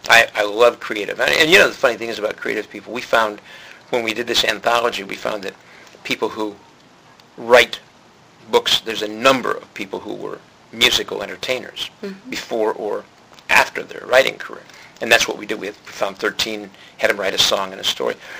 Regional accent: Ohio, United States; born or raised there

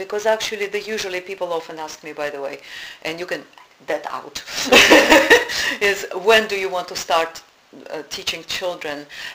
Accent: Russia; English is a second language; I grew up in Russia, mm-hmm. and I was... literally growing up under the piano, because at that time it was still Soviet Union

